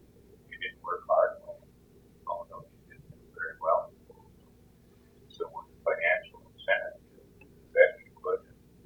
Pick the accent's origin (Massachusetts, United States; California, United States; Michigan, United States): Michigan, United States; Marquette; born there; I was born in Marquette, so Ishpeming and Nagani